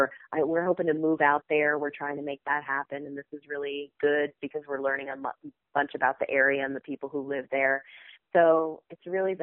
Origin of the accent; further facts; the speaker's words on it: New Jersey, United States; I was living in New Jersey at the time. I grew up in New Jersey.